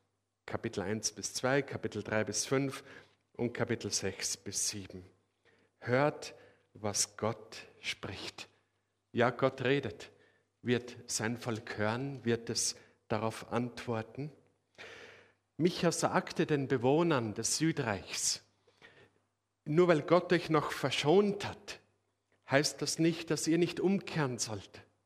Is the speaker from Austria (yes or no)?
yes; Austria; Danke, dass euch auch mein Dialekt bekannt ist vom Peter Brock, der auch ein Österreicher ist.